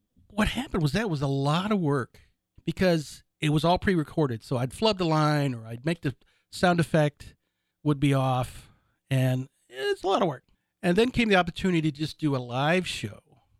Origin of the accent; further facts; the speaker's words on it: Ontario, Canada; do you know I was from Canada? I'm pretty close to Toronto.